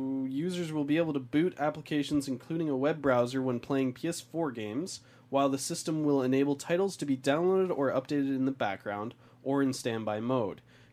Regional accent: Canada; Maybe it's just because we're Canadian.

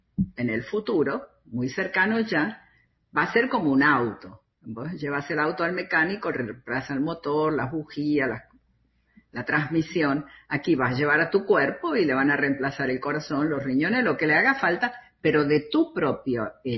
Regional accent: Argentina; Ah, yo soy argentina.

